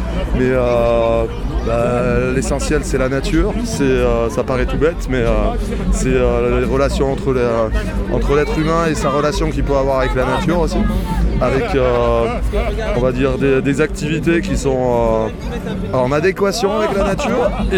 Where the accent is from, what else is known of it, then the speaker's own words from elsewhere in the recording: Auvergne-Rhône-Alpes, France; born there; Ah ben moi je suis né en Ardèche